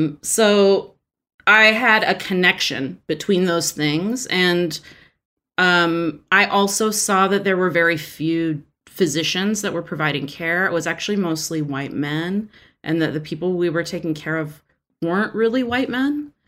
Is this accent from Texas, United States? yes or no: yes; Houston, Texas, United States; I'm Iranian, I'm a child of immigrants. I grew up outside of Houston in an all-white community.